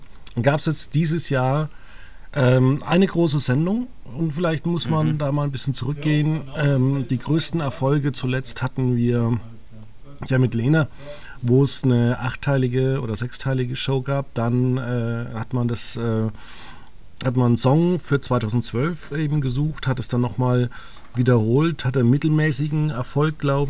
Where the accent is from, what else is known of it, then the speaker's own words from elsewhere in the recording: Germany; wir als Deutsche